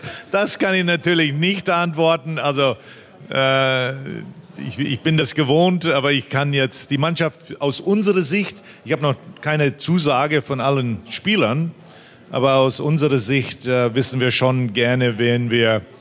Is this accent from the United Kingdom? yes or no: no; Winnipeg, Manitoba, Canada; weil meine Liebe zum Zahnarzt war, als ich als Jugendlicher in Winnipeg aufgewachsen bin